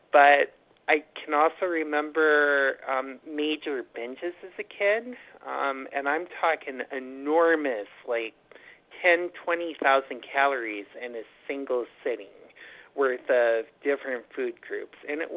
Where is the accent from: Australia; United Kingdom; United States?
United States; Buffalo, New York; now in New York City, United States; overeater calling in from New York City this evening. I'm originally from Buffalo